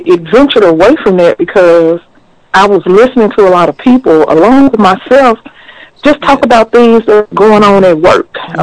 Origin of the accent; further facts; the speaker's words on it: Memphis, Tennessee, United States; Tennessean. I was born and raised here in Memphis.